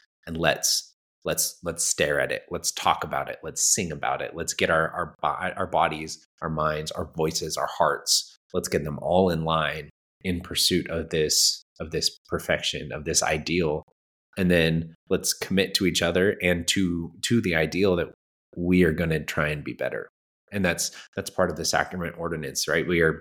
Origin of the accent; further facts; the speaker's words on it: Redlands, California, United States; now in Italy; But when we are home, like my hometown of Redlands in California, there's a temple there in Redlands.